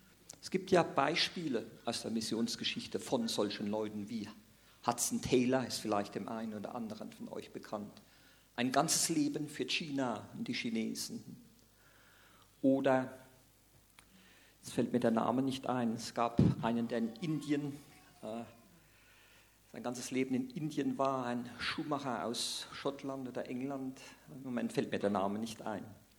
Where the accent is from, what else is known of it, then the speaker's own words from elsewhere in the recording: Rhineland-Palatinate, Germany; ich komme ja aus der Pfalz